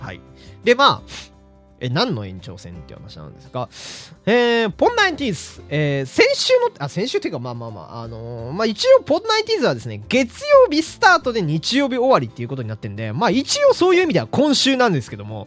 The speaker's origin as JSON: {"language": "Japanese", "region": "Hokkaido", "country": "Japan", "tie": "born or raised there", "said": "少なからず僕の田舎の方では特有、僕の田舎の方ではあった話で。北海道はですね、冬の体育の授業で、スキー授業というのをやるんですね。"}